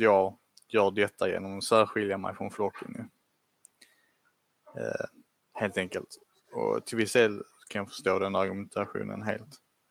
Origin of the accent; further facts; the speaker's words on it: Lomma, Skåne, Sweden; jag växte upp i Lomma och folk hade pool i Lomma liksom.